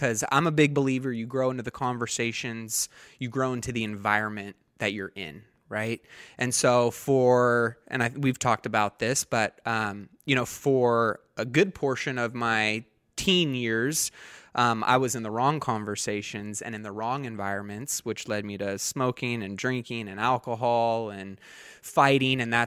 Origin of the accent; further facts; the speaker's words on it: Antelope, California, United States; also born or lived in Roseville; born and raised in Sacramento area, in Antelope and then out into Roseville.